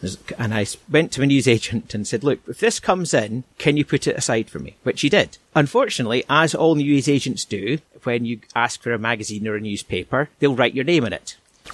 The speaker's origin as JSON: {"language": "English", "region": "Scotland", "country": "United Kingdom", "accent": "Scottish", "said": "I am Scottish, as you can tell by my natural brogue. And I have to admit, I am trying to change my accent so people can understand me."}